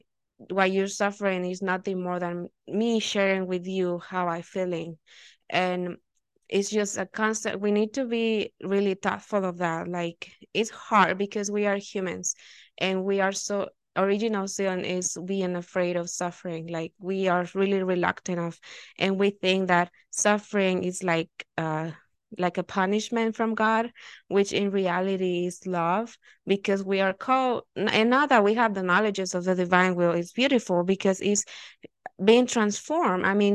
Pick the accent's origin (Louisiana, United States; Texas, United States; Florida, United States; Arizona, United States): Arizona, United States